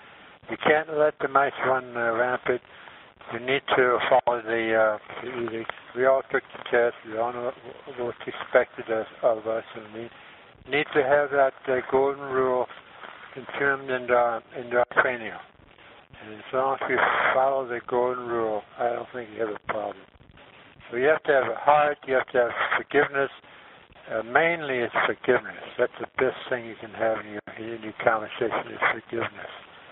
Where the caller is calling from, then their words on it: Montreal, Quebec, Canada; I'm in control from Montreal.